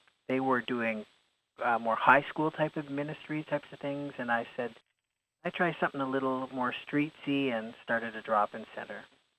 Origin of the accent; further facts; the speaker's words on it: Toronto, Ontario, Canada; I was raised in the West End of Toronto